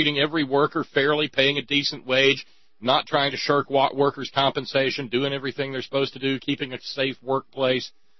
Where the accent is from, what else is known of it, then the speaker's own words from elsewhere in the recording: Alabama, United States; Well, yeah, and even growing up in Alabama, I still remember a time when union households made up entire neighborhoods